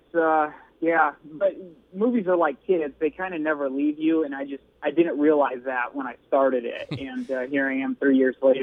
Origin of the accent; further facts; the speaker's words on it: Goshen, Indiana, United States; born there; also born or lived in Chicago; now in Los Angeles, United States; Yeah, I was born in Goshen, Indiana, you know, right around South Bend there.